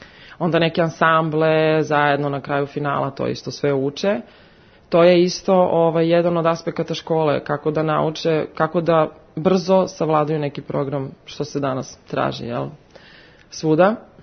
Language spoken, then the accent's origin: Serbian; Negotin, Bor District, Serbia; Ja sam, kažem, potekla iz Negotina, iz te muzičke škole